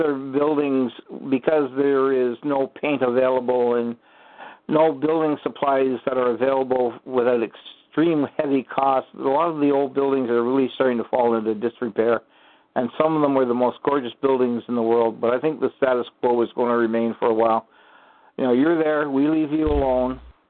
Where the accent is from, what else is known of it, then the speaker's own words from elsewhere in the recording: Canada; I was just in Cuba, again, being Canadian.